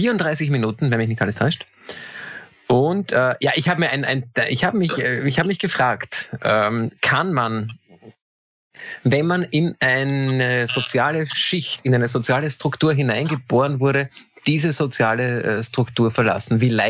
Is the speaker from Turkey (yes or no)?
no; Austria; bei uns in Österreich